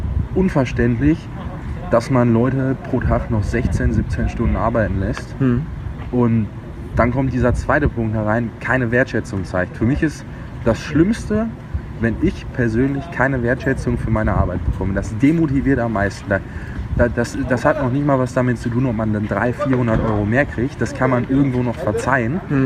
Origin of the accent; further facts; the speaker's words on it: North Rhine-Westphalia, Germany; born there; now in Hamburg, Germany; 22 Jahre alt und komme gebürtig aus dem Sauerland und bin jetzt seit 2 Jahren tatsächlich in Hamburg